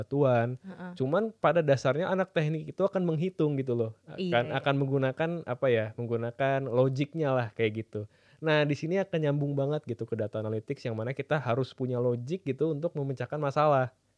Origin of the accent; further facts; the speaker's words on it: Bandung, West Java, Indonesia; Jadi dulu tuh kita banyak banget teman-temanku yang sesama orang Bandung. Jadi aku juga orang Bandung.